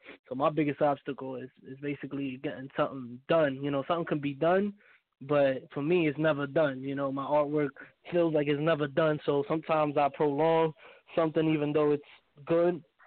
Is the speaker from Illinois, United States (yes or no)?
no; Lebanon, Pennsylvania, United States; also born or lived in Bronx / Manatí; I was born in the Bronx, New York. Then about a couple years after that, I went to Puerto Rico, a little town called Manatí. And then after that, about like eight, 9 years old, I came down to Lebanon, Pennsylvania.